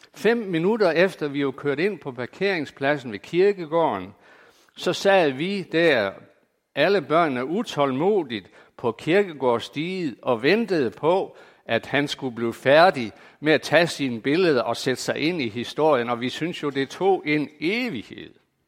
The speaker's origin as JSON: {"language": "Danish", "town": "Skive", "region": "Central Denmark Region", "country": "Denmark", "tie": "born or raised there", "said": "jeg er født og opvokset i Skive i 1950, så jeg tilhører det grå guld, som mange af jer gør også. Jeg kommer fra et arbejderhjem med tilknytning til KFM-spejderne, KFM og K og Indre Mission."}